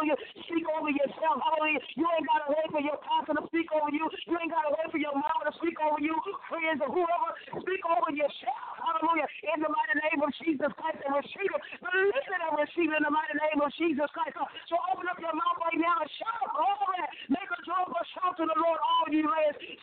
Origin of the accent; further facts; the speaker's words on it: Dominica; I'm there from Dominica